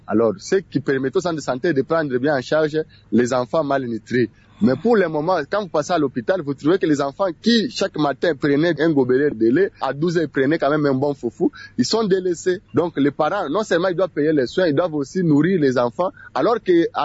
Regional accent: Lomami, DR Congo; Qu'est-ce qui s'est passé chez nous, à l'Omami, ici? L'Omami avait été réputée une province

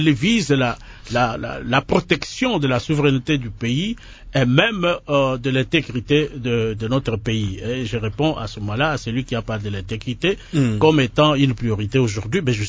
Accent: Kasaï, DR Congo; born there; je suis né au Kassai, à tel endroit, je peux décliner tout ça. C'est ce qui fait ma force en tant que Congolais de père et de mère.

